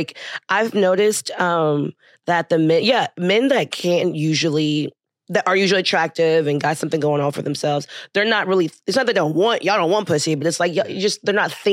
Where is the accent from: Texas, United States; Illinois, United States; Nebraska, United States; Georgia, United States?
Texas, United States; Houston; now in New Jersey, United States